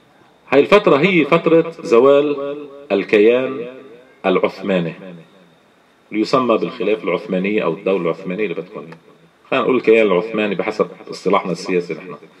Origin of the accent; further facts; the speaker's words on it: Iraq; 80,000 شهيد عندنا بالعراق ثورة هي